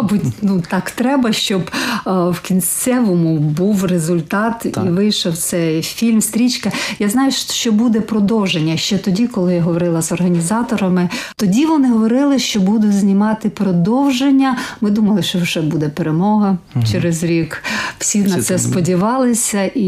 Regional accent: Western Ukraine, Ukraine; Я сама з Західної України, і я приїжджаю, я бачу могили, які покриті прапорами.

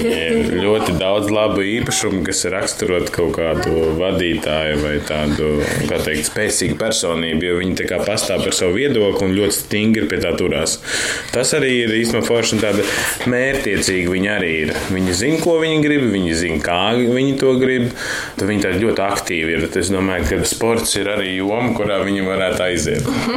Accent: Cēsis, Cēsis Municipality, Latvia; also born or lived in Riga; Jā, esmu dzimis tīraudzis pa Cēsīm, darbojos un kaut kādu laiku arī padzīvoju ārzemēs un tad pārvācos uz Rīgu

